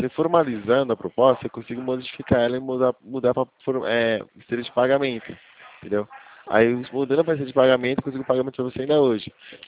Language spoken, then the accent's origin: Portuguese; São José, Brazil; Eu sou de São José.